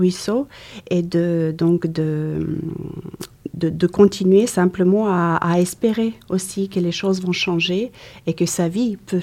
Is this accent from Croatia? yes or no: yes; Croatia; French is a second language; moved away as an adult; now in France; lorsque je suis arrivée en France, j'ai parlé très peu le français. Alors, je suis née effectivement en Croatie en 1971. Tout mon parcours scolaire, j'ai effectué tout ce parcours en Croatie.